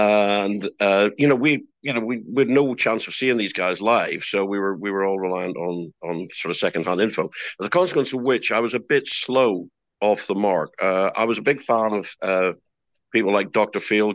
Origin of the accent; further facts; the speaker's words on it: Belfast, Northern Ireland, United Kingdom; So obviously we were growing up in Belfast in Northern Ireland